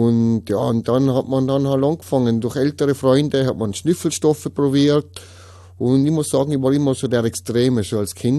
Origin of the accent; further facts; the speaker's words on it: Tyrol, Austria; ich komme aus Tirol, 36 Jahre alt.